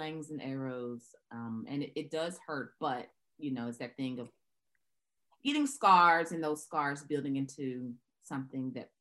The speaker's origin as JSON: {"language": "English", "town": "Memphis", "region": "Tennessee", "country": "United States", "tie": "born or raised there", "said": "it kind of mm-hmm. extends from growing up in Memphis with, you know, two amazing parents who sacrificed a lot for me."}